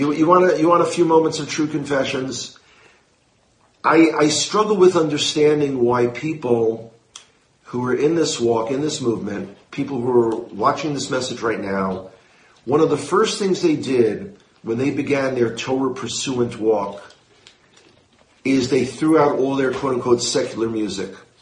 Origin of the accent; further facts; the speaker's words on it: Bronx, New York, United States; I said, well, growing up in the Bronx, we spoke something similar to English.